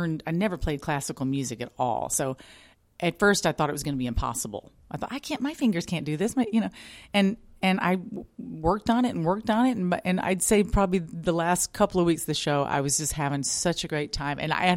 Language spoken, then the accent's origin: English; Birmingham, Alabama, United States; born there; Well, I was born in Birmingham, Alabama